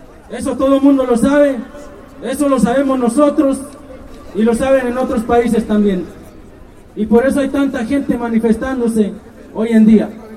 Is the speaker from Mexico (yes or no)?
yes; Guerrero, Mexico; Simplemente somos guerrerenses y sabemos cómo se juega en Guerrero.